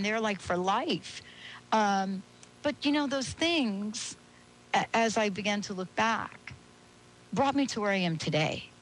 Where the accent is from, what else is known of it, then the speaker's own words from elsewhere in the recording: Bronx, New York, United States; I am a girl from the Bronx. You know … from the Bronx. And let me tell you how that story begins. You know, I grew up in the projects. My folks came in from another country.